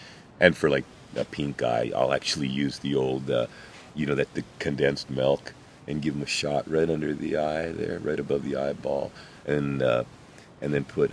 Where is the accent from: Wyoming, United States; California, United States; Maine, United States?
California, United States; Petaluma; the community I grew up in Petaluma, you know, with the real, the people I came from there was the real, like the communist, atheist, you know, Jews.